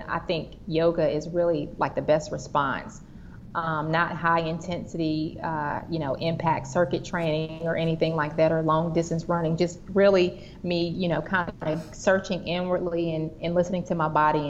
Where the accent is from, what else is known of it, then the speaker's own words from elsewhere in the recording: Charlotte, North Carolina, United States; I'm from the Queen City, Charlotte, North Carolina, and I'm proud about it